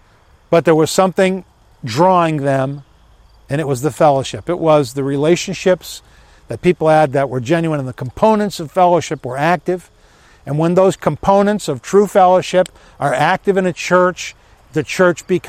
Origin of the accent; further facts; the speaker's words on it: Agawam, Massachusetts, United States; We had a priest when I was growing up in Agawam.